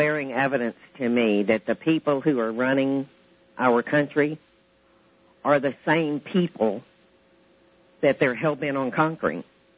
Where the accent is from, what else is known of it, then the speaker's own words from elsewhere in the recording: United States; I'm an American.